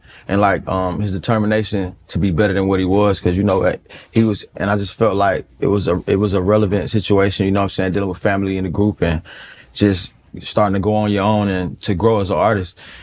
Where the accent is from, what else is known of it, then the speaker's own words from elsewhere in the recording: Atlanta, Georgia, United States; I'm from Atlanta, so you know, like